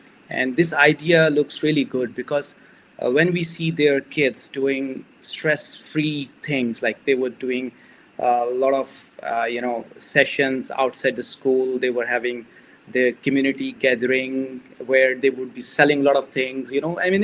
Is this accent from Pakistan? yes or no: yes; Pakistan; English is a second language; moved away as an adult; also born or lived in Singapore; now in Malaysia; Basically, I come from Pakistan, and since last 10 years, I'm working in Malaysia. And before that, I was in Singapore.